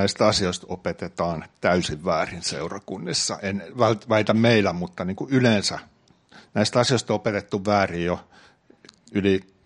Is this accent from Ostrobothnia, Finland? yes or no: yes; Vaasa, Ostrobothnia, Finland; me ollaan Vaasasta.